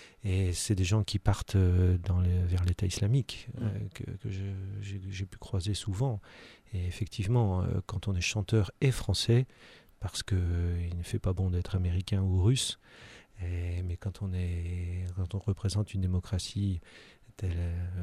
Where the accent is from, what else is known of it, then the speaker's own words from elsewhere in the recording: France; Je suis chanteur, je suis français